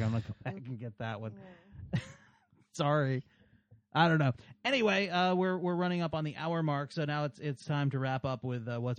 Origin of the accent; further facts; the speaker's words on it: Scotland, United Kingdom; Yeah, I'm Scottish. I don't really care for the British either.